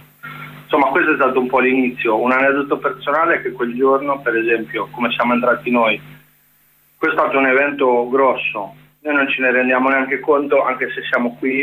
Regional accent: Ancona, Marche, Italy; also born or lived in Bologna; io sono marchigiano di Ancona, ho condiviso con loro molti anni di percorsi anche politici a Bologna

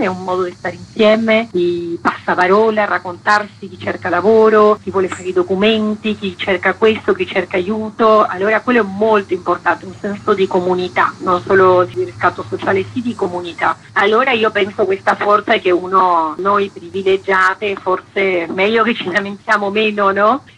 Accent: Argentina; Italian is a second language; also born or lived in Rome; now in Italy; io sono argentina, però ho vissuto a Roma tantissimi anni

